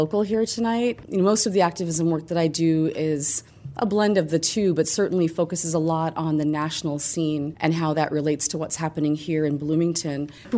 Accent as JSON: {"language": "English", "country": "Canada", "tie": "born or raised there", "said": "I grew up in Canada"}